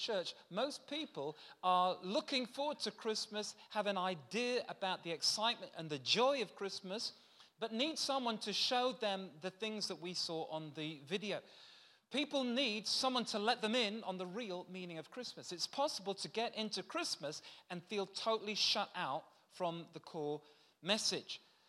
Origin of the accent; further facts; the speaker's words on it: Lagos, Nigeria; But I was born in Africa, I was born in Lagos, I was brought up as a small child in Nigeria.